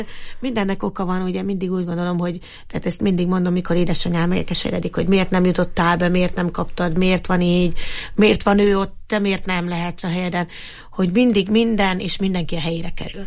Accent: Eger, Heves, Hungary; mint egri nő, nekem kell megcsinálnom az egri nőket

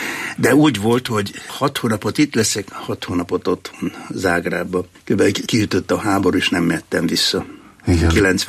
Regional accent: Croatia; also born or lived in Serbia; Én magyar vagyok. Jugoszláviába, most már mondják, Szerbiába születtem. Horvátországban nevelkedtem.

